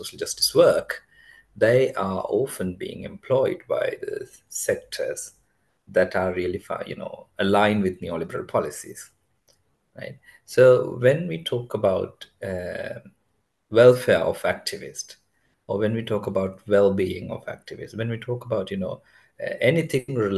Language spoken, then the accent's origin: English; Sri Lanka; now in United Kingdom; I am originally from Sri Lanka, but based in the UK now.